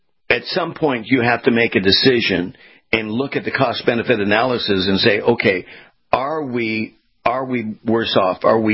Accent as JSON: {"language": "English", "region": "California", "country": "United States", "said": "as I said to you, I'm from California, and, you know, we get earthquakes."}